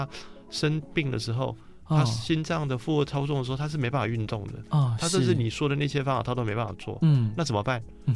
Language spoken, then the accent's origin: Chinese; Changhua County, Taiwan; 那就是我们彰化的小孩子的本质嘛。